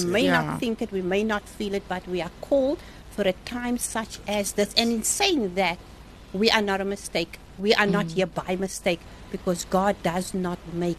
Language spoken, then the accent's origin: English; Western Cape, South Africa; I was born and raised on the Cape Flats.